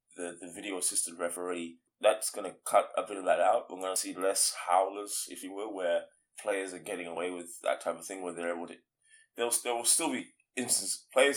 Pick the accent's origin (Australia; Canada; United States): Australia; Growing up in Australia, the tennis is in your face every night.